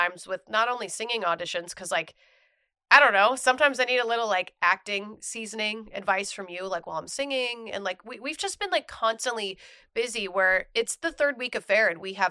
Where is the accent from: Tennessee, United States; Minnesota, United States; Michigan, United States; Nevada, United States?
Minnesota, United States; I'm from Minnesota. So there was like a Minnesota Renaissance fair.